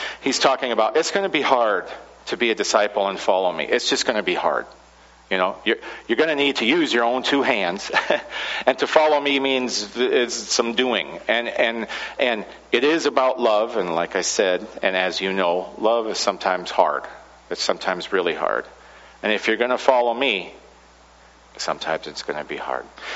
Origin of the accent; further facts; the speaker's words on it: Camano Island, Washington, United States; I grew up on Camano Island, which some people don't even know in this state where that is, when I would say where I was from.